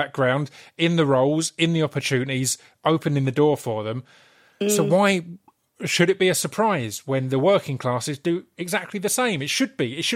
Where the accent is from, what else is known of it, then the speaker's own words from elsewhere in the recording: Blackburn, North West England, United Kingdom; I'm from Blackburn. I want to represent that.